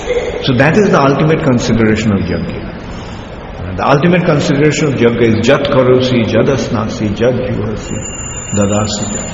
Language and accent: English; Ujjain, Madhya Pradesh, India; When I go to different countries and when they hear that I'm from Ujjain, oh, because there had been so much broadcasting in the TV that the scarcity of water in Ujjain.